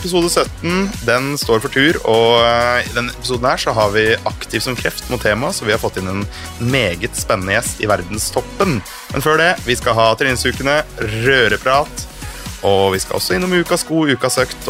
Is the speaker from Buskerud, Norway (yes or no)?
yes; Flå, Buskerud, Norway; Flø i Hallingdal.